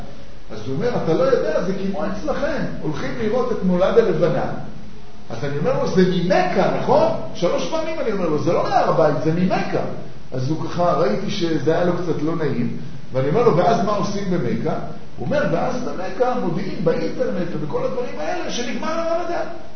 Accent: Tel Aviv, Tel Aviv District, Israel; אנחנו בתור תל אביבים, שגדלנו בתל אביב

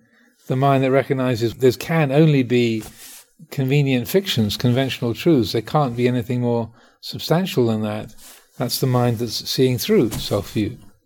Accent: United Kingdom; I am a man, I am a Theravadan Buddhist, I am British, I am 68 years old.

